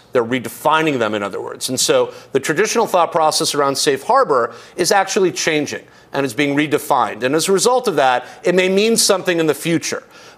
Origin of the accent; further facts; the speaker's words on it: Miami, Florida, United States; well, you know, I'm from Miami, got to work in that whole … thing, right?